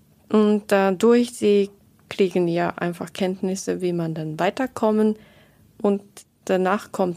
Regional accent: Japan; German is a second language; also als Japaner oder Japanerin, müssen wir eigentlich von euch viel lernen.

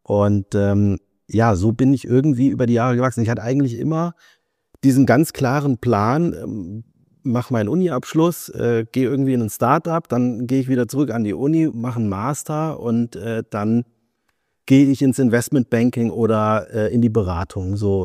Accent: Baunatal, Hesse, Germany; Ich komme aus Baunatal.

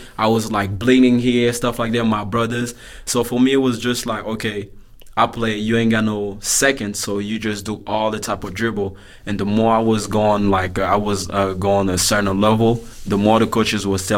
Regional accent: Sevran, Île-de-France, France; also born or lived in Créteil; I mean, I didn't grow up in Créteil. I was born there, but I grew up in Sevran. It's on the 93. So yeah, it was 93. It's the most dangerous department in France.

